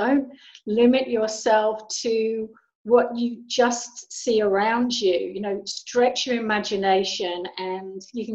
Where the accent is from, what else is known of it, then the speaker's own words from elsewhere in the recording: England, United Kingdom; It all began in England because I'm British.